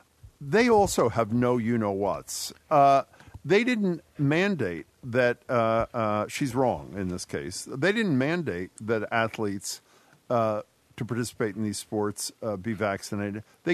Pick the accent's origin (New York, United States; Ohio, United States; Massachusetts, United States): Massachusetts, United States; Cambridge; Couple of things about this, since it is my hometown. One, for those who think we're all elitists in Cambridge